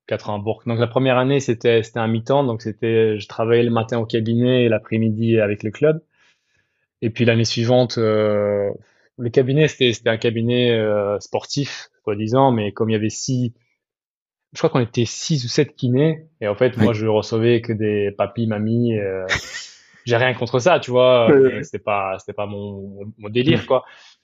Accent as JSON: {"language": "French", "country": "Belgium", "tie": "born or raised there", "also_born_or_lived": "Sarajevo, Bosnia and Herzegovina", "said": "Alors, moi, je suis belge. Je suis né à Sarajevo, donc je suis bosniaque, mais je suis arrivé en 95 en Belgique, et donc j'ai fait toute ma scolarité là-bas."}